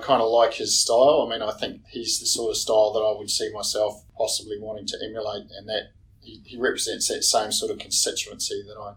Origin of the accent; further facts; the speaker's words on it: Canterbury, New Zealand; now in Lawrence, New Zealand; I farm at Lawrence, which is in South Otago. I'm originally from Canterbury, where I was brought up on the family farm there